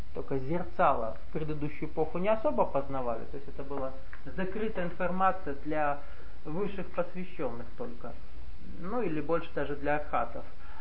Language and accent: Russian; Nalchik, Kabardino-Balkaria, Russia; я вырос в Нальчике, который расположен вокруг подковы гор. То есть с детства это проживание было. Поэтому вокруг гор жить привык.